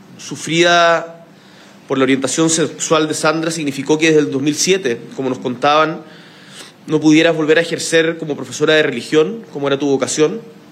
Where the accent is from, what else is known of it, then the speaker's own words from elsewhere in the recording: Magallanes and Chilean Antarctica, Chile; en Magallanes, de donde vengo, el Cardenal Zamoré es muy importante